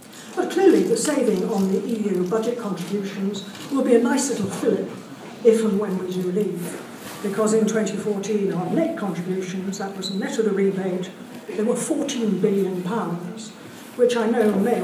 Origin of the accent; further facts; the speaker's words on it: North West England, United Kingdom; accent: Cheshire; please note I've gone back to my Cheshire accent.